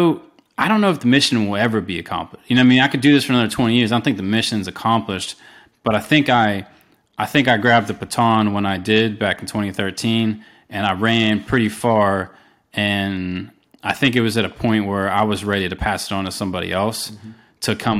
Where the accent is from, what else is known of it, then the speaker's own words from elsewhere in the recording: Pennsylvania, United States; visiting friends in jail when I grew up outside Pittsburgh